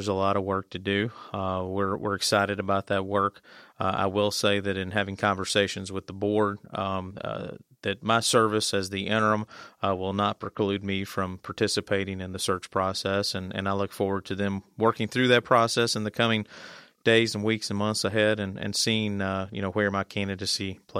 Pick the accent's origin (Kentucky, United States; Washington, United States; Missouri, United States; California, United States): Kentucky, United States; Paintsville; now in Richmond, United States; Originally, I'm from Paintsville, Kentucky, over in far eastern Kentucky, first-generation college student, but that's home